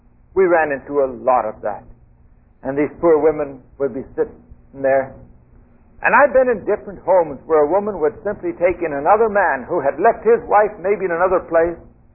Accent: California, United States; also born or lived in Minnesota; I was born in Minnesota, grew up in California

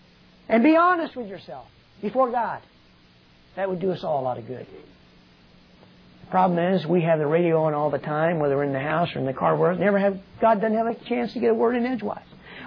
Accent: Delaware, United States; Now, where I grew up in Delaware, it has to put up with a whole lot of cold.

